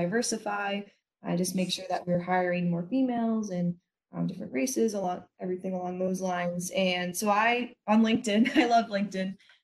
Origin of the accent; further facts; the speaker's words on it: Boston, Massachusetts, United States; I'm from Boston and I never really, you know, ventured out much.